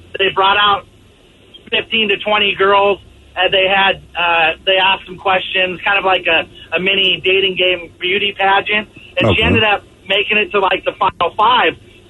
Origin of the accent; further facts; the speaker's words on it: Columbus, Ohio, United States; born there; So I'm adopted. I was born in Columbus, Ohio